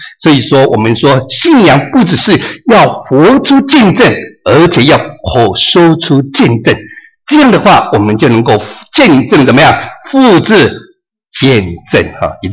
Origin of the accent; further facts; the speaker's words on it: Taiwan; first language Taiwanese Hokkien; Chinese is a second language; 原位就是我的母语啦用母语的这个台语来背诵它